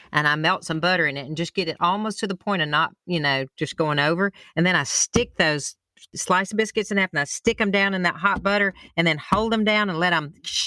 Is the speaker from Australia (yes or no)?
no; Alabama, United States; when I travel the world, that the first thing, when they hear I'm from Alabama